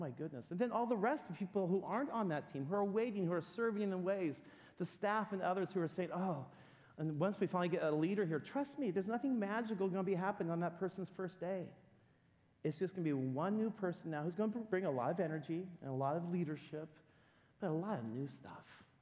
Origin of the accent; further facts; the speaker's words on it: San Jose, California, United States; also born or lived in Modesto; I grew up, my dad was a pastor. I grew up in First Baptist Church San Jose when it was downtown.